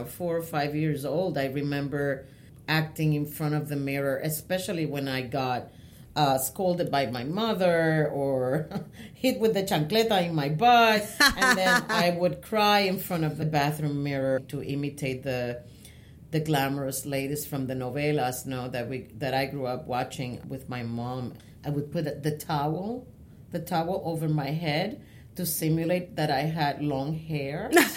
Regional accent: Puerto Rico; also born or lived in Manatí; I was born and raised in Puerto Rico.

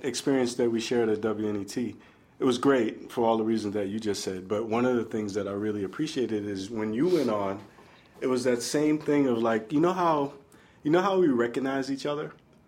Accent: Brooklyn, New York, United States; I was born in 1963, Kings County Hospital.

